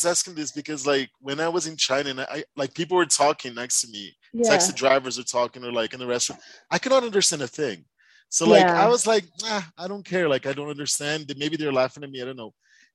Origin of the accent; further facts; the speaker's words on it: Brazil; English is a second language; moved away; I'm from Brazil. I work at the school here as an English teacher.